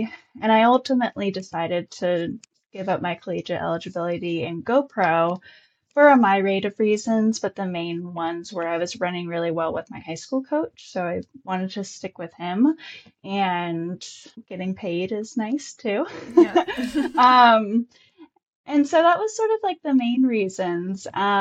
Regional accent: Washington, United States; I grew up in Washington, just outside the Portland metro area.

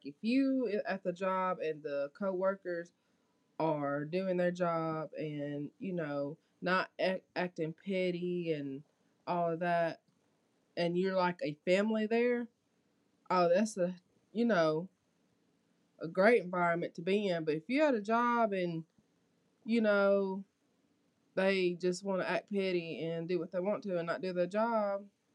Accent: Mississippi, United States; I'm 24 and I'm also from Mississippi.

